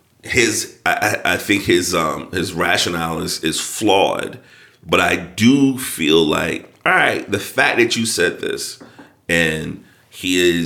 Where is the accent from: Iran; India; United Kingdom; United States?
United States; the South; I would imagine that we have more shared experiences of being Black people growing up in the South than differences, right?